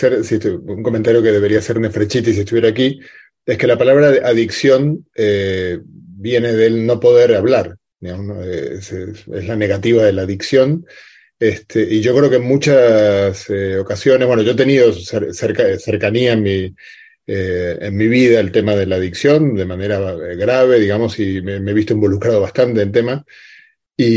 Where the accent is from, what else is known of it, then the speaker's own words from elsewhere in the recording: Argentina; yo como buen argentino tengo que hacer este comentario